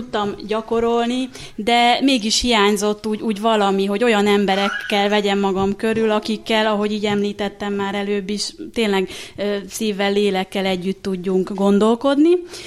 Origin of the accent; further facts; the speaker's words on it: Nagylóc, Nógrád, Hungary; now in Budapest, Hungary; én egy vidéki Nógrád megyei kis faluból származom, Hollók mellő Nagylócról, és mikor följöttem Budapestre